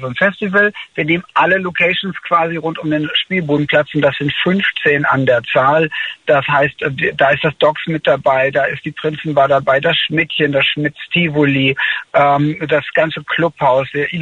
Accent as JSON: {"language": "German", "region": "Hamburg", "country": "Germany", "said": "dass ich als Hamburger Jung ein bisschen traurig war"}